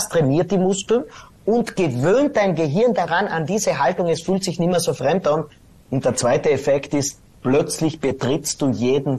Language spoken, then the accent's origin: German; Tyrol, Austria; accent: East Tyrolean; ich mache einen Witz über meinen komischen Osttiroler Dialekt